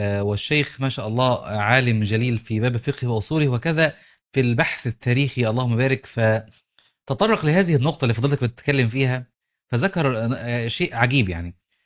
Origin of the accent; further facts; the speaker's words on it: Egypt; هذا الصحابي العلم الذي له فضل علينا كمصريين